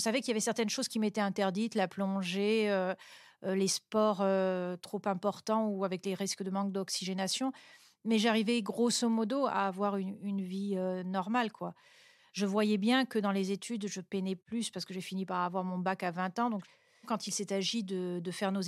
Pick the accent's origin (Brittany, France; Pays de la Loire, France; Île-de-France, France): Pays de la Loire, France; Angers; also born or lived in Toulouse; moi, je suis née à Toulouse. Et à l'âge de 11 ans, mes parents vont déménager à Angers, près de Nantes.